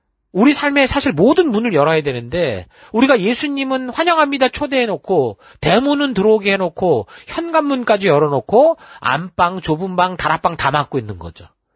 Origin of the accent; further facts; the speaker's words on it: South Korea; 이 유행이 한국 사람으로서 우리가 이 땅을 살아가며 혜택을 보는 것도 있지만